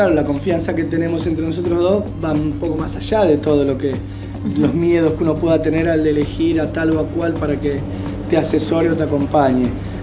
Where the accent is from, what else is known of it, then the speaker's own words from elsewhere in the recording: Buenos Aires, Argentina; somos gente de la Boca, nos hemos criado en un barrio difícil.